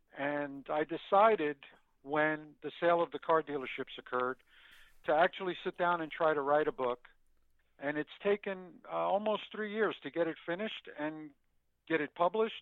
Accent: Brooklyn, New York, United States; You know, growing up in Brooklyn was very unique in the 1960s

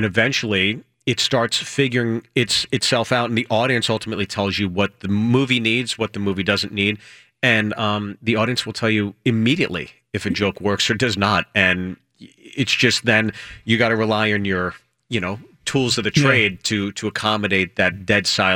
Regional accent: Pittsburgh, Pennsylvania, United States; I'm from Pittsburgh, so I think there's like some similarities between Pittsburgh and here.

